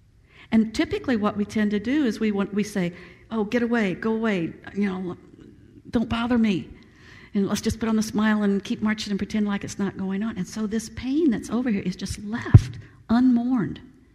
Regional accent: Tampa, Florida, United States; I come from Tampa, and you may or may not know that MacDill Air Force Base in Tampa is

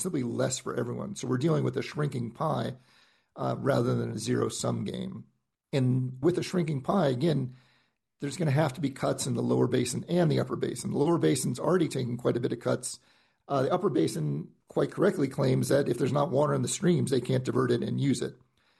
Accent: Colorado, United States; particularly in my home state of Colorado

